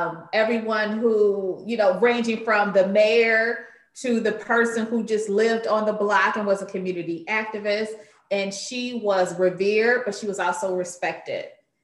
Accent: Detroit, Michigan, United States; Growing up in Detroit, I listened to Martha Jean McQueen, who was not only a radio broadcaster, but she owned a radio station.

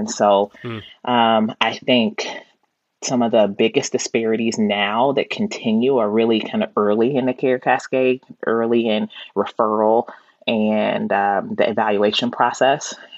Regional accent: Cincinnati, Ohio, United States; also born or lived in Cleveland; I'm a Midwesterner. I was born in Cleveland and raised in Cincinnati.

